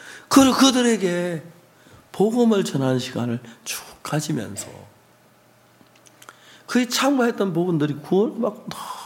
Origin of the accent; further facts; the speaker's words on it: South Korea; now in Kenya; 나는 케냐를 위해서 일하러 왔는데 난 한국 사람이라고